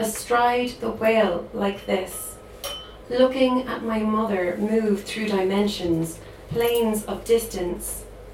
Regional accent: Shanagarry, County Cork, Ireland; I'm from Shanagarry in East Cork, and Ballycotton is our nearest, more picturesque, I say that resentfully, town.

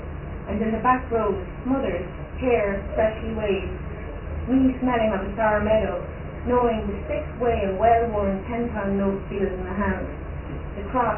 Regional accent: Knock, Connacht, Ireland; I was brought up in Knock in St. Mayo, which involved a lot of math.

